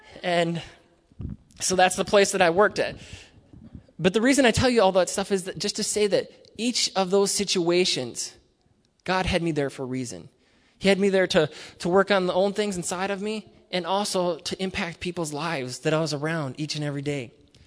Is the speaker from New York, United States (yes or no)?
no; New London, Connecticut, United States; I went back to New London, which is my hometown